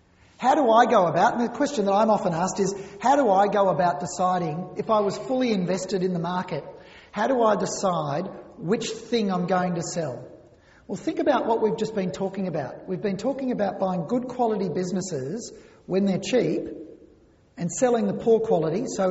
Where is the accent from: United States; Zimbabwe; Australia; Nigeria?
Australia; Melbourne, Victoria; So I grew up in West Brunswick here in Melbourne